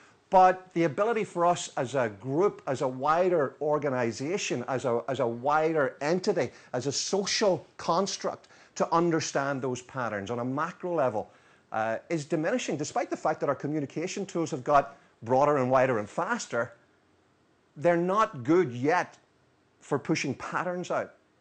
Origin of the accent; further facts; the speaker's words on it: Northern Ireland, United Kingdom; now in United States; I'm from Northern Ireland, where weather means 47 different types of rain. but I now live in the US.